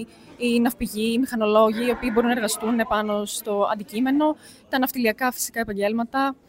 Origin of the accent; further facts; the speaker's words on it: Kozani, Western Macedonia, Greece; Από Κοζάνη, δεν έχω καμία σχέση με τη θάλασσα.